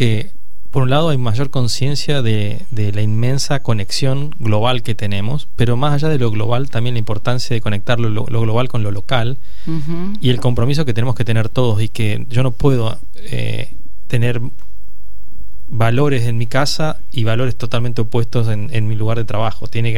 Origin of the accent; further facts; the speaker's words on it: Entre Ríos, Argentina; Yo vengo de Entre Ríos.